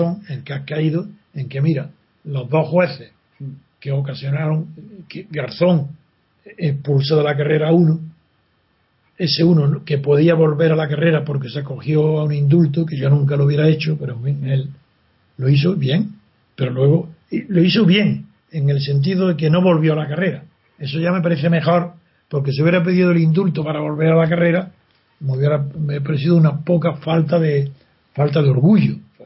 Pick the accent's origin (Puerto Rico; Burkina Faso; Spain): Spain; Andalusia; como soy andaluz